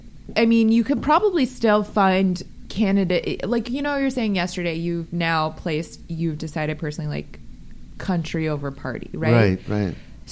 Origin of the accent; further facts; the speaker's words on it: Las Vegas, Nevada, United States; I grew up in Vegas with two parents who are politicians, and I did the campaign trail with them